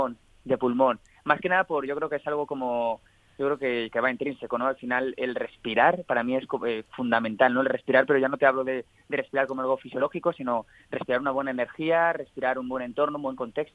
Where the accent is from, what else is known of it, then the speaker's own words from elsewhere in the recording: Valencia, Valencian Community, Spain; me hace una ilusión tremenda, la verdad, porque al final es mi tierra